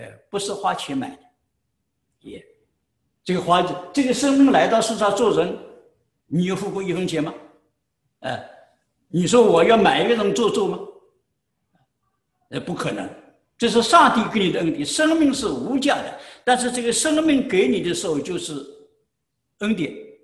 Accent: China; 我们中国人有句话说滴水之恩涌泉相报呢

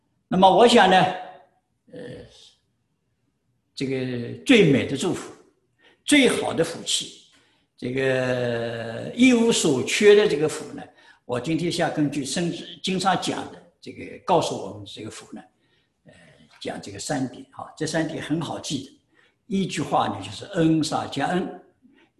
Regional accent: China; 我们中国人有句话说滴水之恩涌泉相报呢

